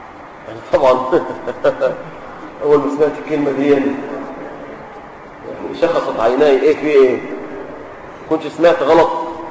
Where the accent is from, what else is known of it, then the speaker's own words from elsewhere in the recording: Egypt; في بلادنا مصر